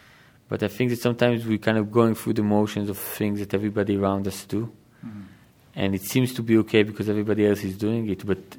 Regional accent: Israel; growing up in Israel at the Zionist time

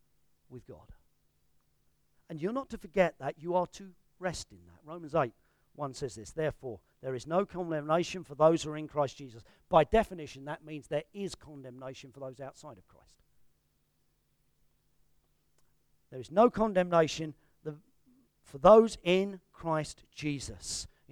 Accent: London, United Kingdom; one of the things that always challenged me as a teenager growing up in London was when a missionary came, and they came quite regularly to the church I grew up

